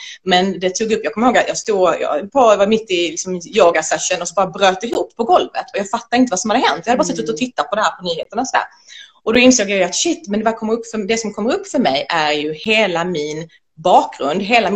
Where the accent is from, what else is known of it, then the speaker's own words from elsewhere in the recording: Sweden; för jag är uppväxt i Sverige